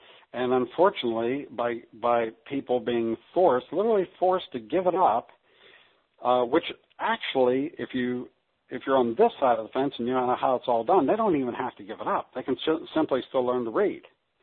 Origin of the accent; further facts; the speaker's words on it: United States; accent: American; Now, you can tell that I'm American because I have an accent